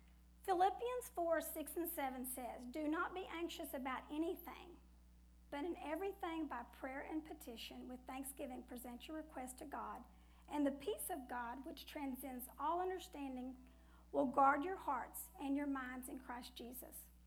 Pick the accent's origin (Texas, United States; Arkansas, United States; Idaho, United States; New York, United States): Texas, United States; Vernon; born there; accent: Texas; But I was born in Vernon, Texas. That's where I get my accent, if you're wondering. I was born in the northern part of the state